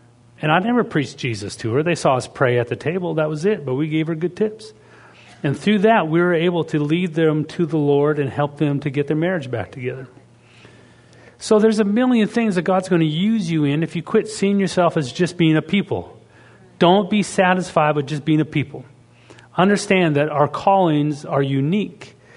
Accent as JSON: {"language": "English", "country": "Canada", "said": "I'm from the Canadian tribe. We don't do that."}